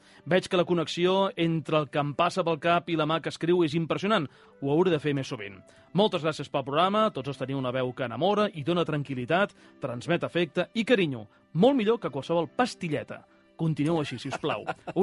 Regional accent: Barcelona, Catalonia, Spain; tinc 70 anys, que vaig fer el Dia de Reis, sóc i visc a Poble Sec, estic jubilada i faig coses... perquè sóc catalana.

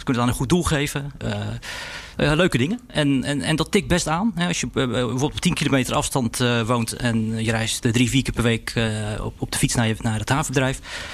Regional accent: Rotterdam, South Holland, Netherlands; born there; Ik ben zelf Rotterdammer van geboorte.

